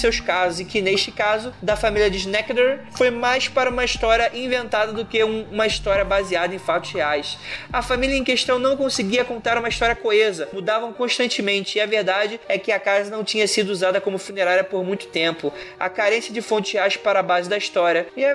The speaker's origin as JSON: {"language": "Portuguese", "town": "Recife", "region": "Pernambuco", "country": "Brazil", "accent": "Recife", "said": "policial de Recife. É, tá, eu falando o sotaque de Recife não ajuda."}